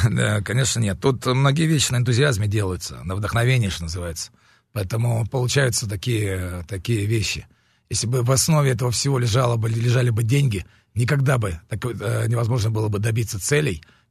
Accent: Sevastopol, Ukraine; я родился на Украине и детство провел в Севастополе.

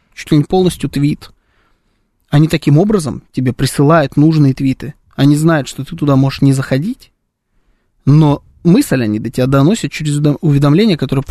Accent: Moscow, Russia; Я москвич

